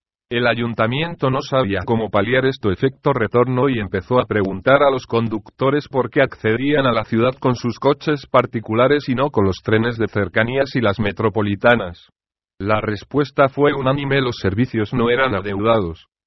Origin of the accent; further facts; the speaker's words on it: Milan, Lombardy, Italy; Spanish is a second language; lo que pasó en mi ciudad natal Milán